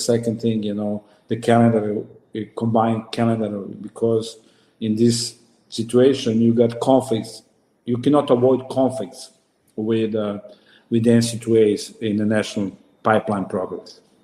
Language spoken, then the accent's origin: English; Serbia; English is a second language; And it was not easy, especially because I'm coming from Serbia. It's a different mentality